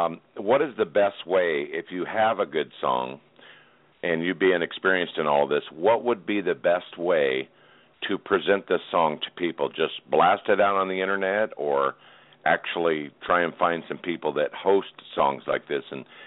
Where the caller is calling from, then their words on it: Grinnell, Iowa, United States; I'm from Grinnell, Iowa